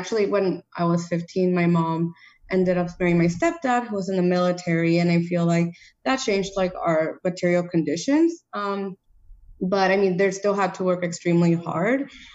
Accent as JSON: {"language": "English", "town": "Calexico", "region": "California", "country": "United States", "said": "I'm from Calexico, it's in the border"}